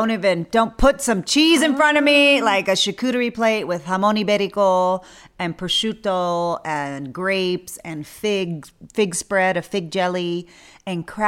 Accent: Texas, United States; Well, you know, I grew up in South Texas, which is near the border for Mexico.

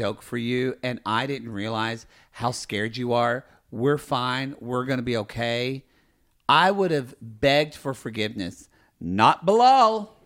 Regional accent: Oklahoma, United States; I grew up in Oklahoma bubble.

